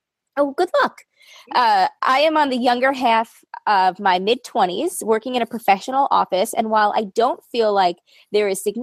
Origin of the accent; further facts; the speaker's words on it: United States; Well, I'm American and uneducated.